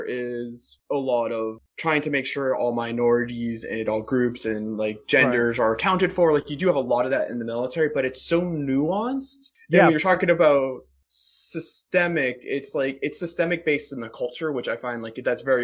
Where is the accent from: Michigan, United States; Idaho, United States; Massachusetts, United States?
Massachusetts, United States; Boston; I was pretty ignorant of redlining growing up in the Boston area